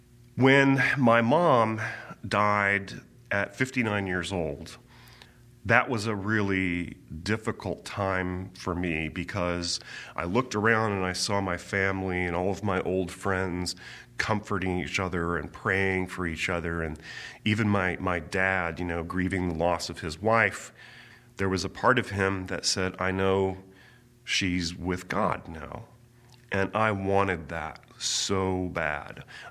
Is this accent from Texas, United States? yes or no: yes; Fort Worth, Texas, United States; I grew up in Fort Worth, Texas. Southern Baptist family. We were strong in the church.